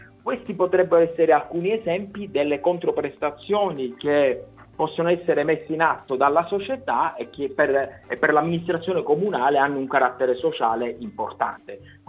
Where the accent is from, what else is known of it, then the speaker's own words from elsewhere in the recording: Palermo, Sicily, Italy; Io me lo auguro anche come palermitano